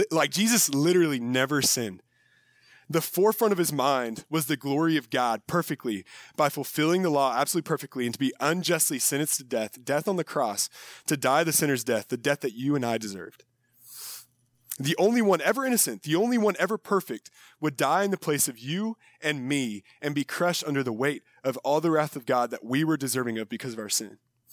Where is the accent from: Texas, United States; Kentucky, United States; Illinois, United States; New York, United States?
Texas, United States; San Antonio; For me, so I grew up in San Antonio. I'm from here.